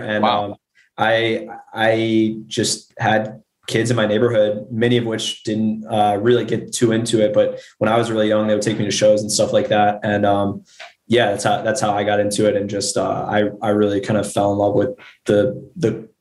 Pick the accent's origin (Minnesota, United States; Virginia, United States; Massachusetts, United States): Virginia, United States; Richmond; I'm from Richmond